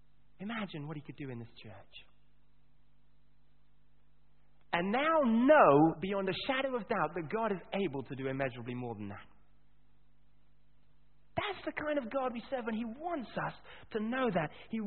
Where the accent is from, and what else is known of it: Kenya; born or raised there